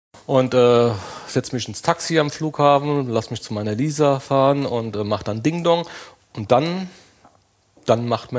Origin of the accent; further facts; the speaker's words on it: Limburg an der Lahn, Hesse, Germany; in Limburg, also ich bin aus Limburg an der Lahn